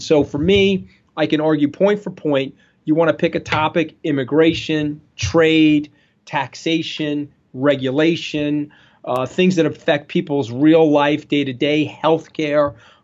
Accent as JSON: {"language": "English", "region": "New York", "country": "United States", "tie": "born there", "said": "only a New Yorker, he was born in Queens, I was born on Long Island, only a New Yorker can really identify"}